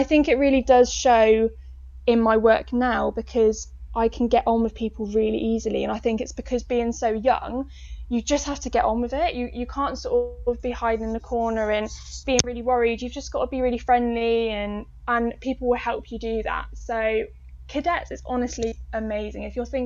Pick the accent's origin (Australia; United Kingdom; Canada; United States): United Kingdom; Oxford, South East England; I'm from Oxford, but I did London Marathon 2019.